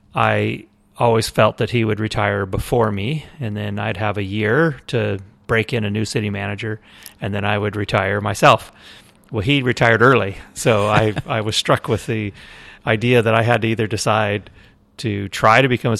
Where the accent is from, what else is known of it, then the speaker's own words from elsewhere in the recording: Redding, California, United States; also born or lived in Tahoe City; I grew up essentially in two places, Redding and Tahoe City. So I had I was born in Mercy Hospital, and we lived in Palo Cedro at the time on Melmar Avenue.